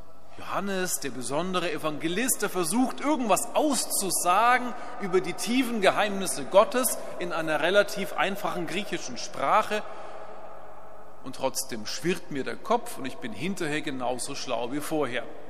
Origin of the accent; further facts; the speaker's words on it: Bavaria, Germany; Als Oberbayer tut man das nicht.